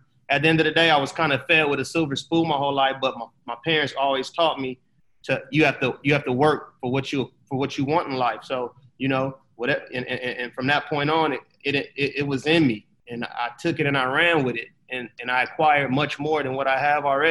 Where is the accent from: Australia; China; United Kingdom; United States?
United States; Los Angeles, California; I am born and raised in West Los Angeles.